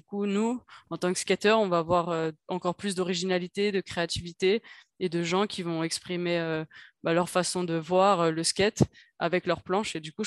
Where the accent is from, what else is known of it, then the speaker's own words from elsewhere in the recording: Paris, Île-de-France, France; Ouais, c'est à la maison. Donc, en tant que Parisienne